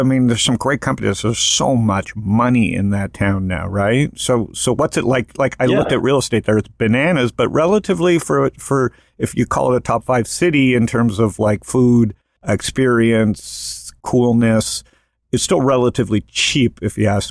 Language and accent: English; New York, United States; So for me, Ross, it's I love my hometown. So New York's number one city in the world.